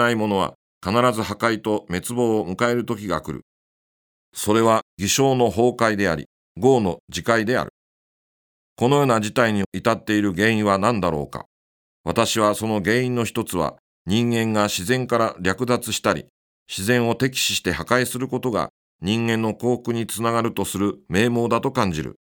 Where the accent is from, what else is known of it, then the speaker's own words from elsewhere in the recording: Kanto, Japan; 私は関東で生まれ関東で育ったので、冬に雪が降るとテンションが上がり嬉しいはずなのですが